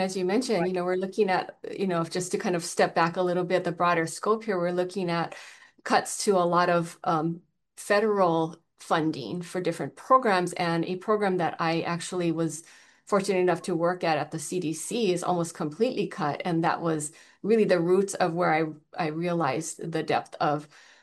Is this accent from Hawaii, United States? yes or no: yes; Hawaii, United States; So yeah, I'm from Maui.